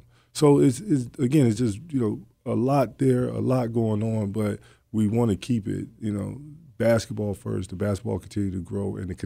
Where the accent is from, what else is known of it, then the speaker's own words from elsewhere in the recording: College Park, Georgia, United States; to think I grew up playing games in College Park Recreation Center at Brady Gymnasium.